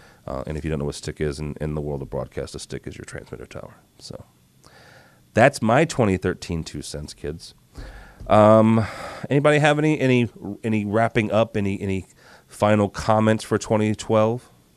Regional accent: Rochester, New York, United States; I'm from Rochester.

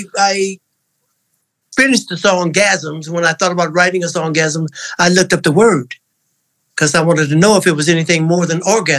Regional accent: Detroit, Michigan, United States; I came from Detroit where winter is brutal.

